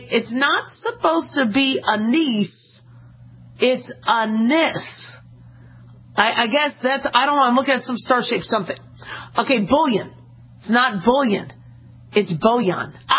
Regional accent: United States; And I am tired of Americans looking dumb when we can't pronounce something as good as the British do.

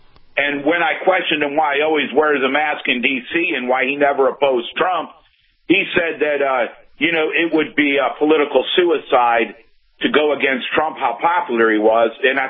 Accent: Ohio, United States; Yeah, I'm from Ohio.

